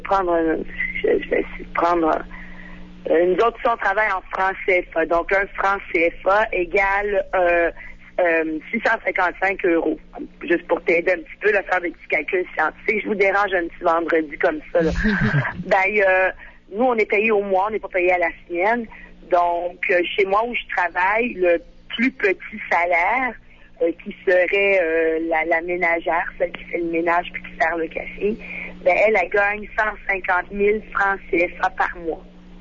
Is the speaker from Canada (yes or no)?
yes; Montreal, Quebec, Canada; now in Cameroon; je suis originaire de Montréal, du nord de Montréal, et ça fait une quinzaine d'années là, que je suis au Cameroun.